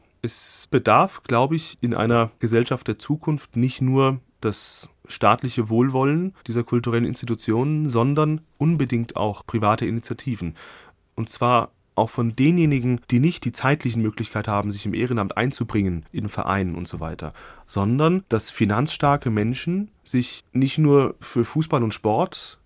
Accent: Limburg, Hesse, Germany; komme ich wieder zurück zu meiner Heimatstadt Limburg

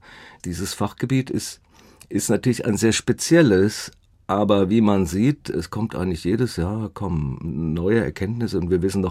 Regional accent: Baden-Württemberg, Germany; Ich bin ja auf der Schwäbischen Alb aufgewachsen und da gibt es nicht viel anderes zu tun, als Ammoniten zu sammeln.

